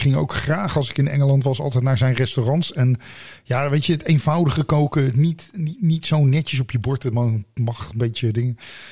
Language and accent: Dutch; The Hague, South Holland, Netherlands; ik kom officieel uit het Haagse.